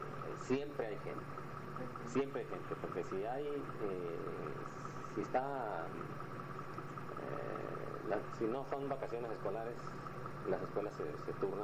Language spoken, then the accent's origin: Spanish; Ciudad Obregón, Sonora, Mexico; moved away as an adult; now in Tijuana, Mexico; yo soy del Estado de Sonora, del Ciudad de Obregón, Sonora, exactamente. Yo me dediqué a otras cosas allá en el Estado de Sonora. Yo llegué aquí a Tijuana por alrededor del 89-90.